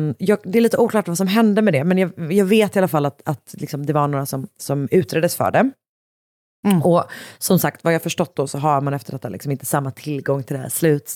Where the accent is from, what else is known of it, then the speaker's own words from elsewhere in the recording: Gothenburg, Västra Götaland County, Sweden; Och jag då, som också liksom är från Göteborg och säger, har haft någon slags litet vagt minne av det här